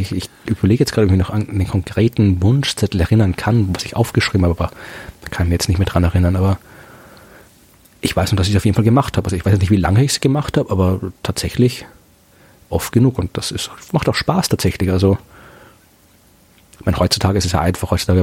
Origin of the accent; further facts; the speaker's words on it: Austria; Aber Christkind ist bei uns in Österreich ganz klar.